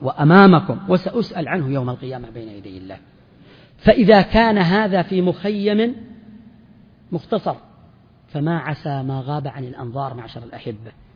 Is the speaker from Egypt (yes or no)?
no; Jazan Province, Saudi Arabia; عندنا في جازان مثل